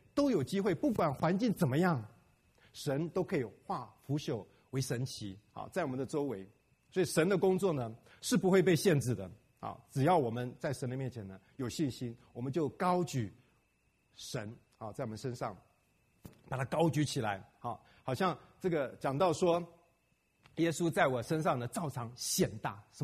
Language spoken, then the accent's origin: Chinese; China; now in United States; 尤其我们中国人呢，我觉得真是蒙神的一个恩典。